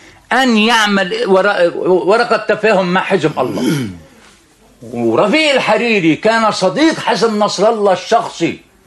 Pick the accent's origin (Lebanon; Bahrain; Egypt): Lebanon; نحن سجلنا انتصار على إسرائيل سنة 2006 وسنة 2000 أخرجناها من لبنان